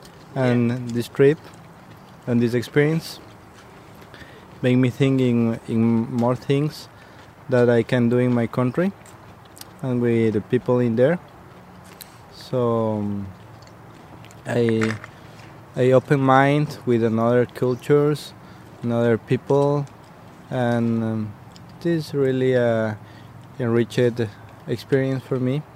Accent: Ecuador; English is a second language; I'm from Ecuador.

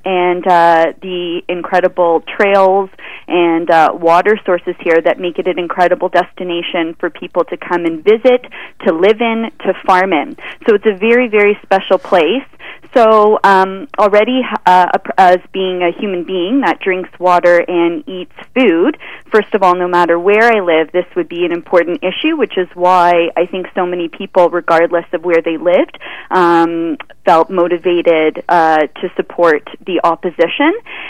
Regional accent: Toronto, Ontario, Canada; I am originally from Toronto and in the food industry there and heavily involved in the local food movement there. My husband and I moved specifically to this part of Ontario because of the culinary tourism in this area

